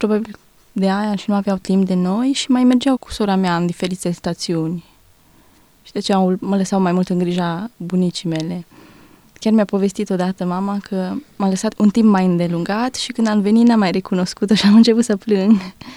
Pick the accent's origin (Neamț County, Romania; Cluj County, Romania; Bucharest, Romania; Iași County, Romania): Cluj County, Romania; Cluj-Napoca; și sunt din Cluj. Sunt student aici, la Universitatea de Științe Agricole și Medicină Veterinară, anul 3